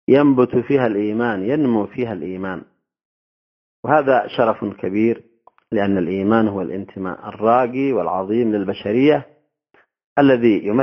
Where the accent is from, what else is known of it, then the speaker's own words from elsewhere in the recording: Yemen; عندما نأتي إلى موروثنا نحن كشعب يمني، وما هي هويتنا، وما هو انتماؤنا الذي نبني عليه مسيرة حياتنا وطريقة حياتنا